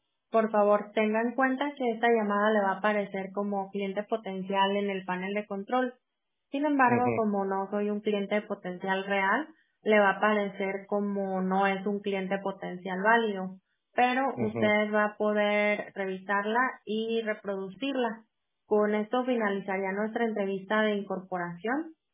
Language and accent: Spanish; Guadalajara, Jalisco, Mexico; born there; Yo nací en México, en Guadalajara.